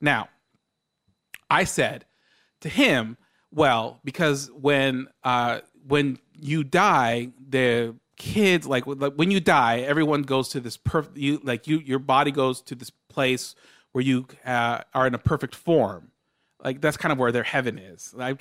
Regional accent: Monterey Park, California, United States; also born or lived in Guatemala; I was born in Guatemala. When I was two, I moved here to Monterey Park specifically.

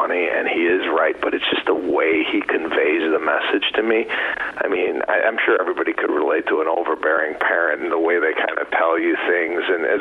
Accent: Chicago, Illinois, United States; Every time I go back to Chicago, my hometown, to perform, he'll come to the show

